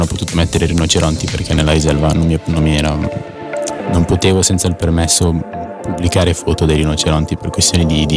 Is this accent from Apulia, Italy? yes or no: no; Aosta Valley, Italy; la mia vita passata, la vita da bambino qui in Valle d'Aosta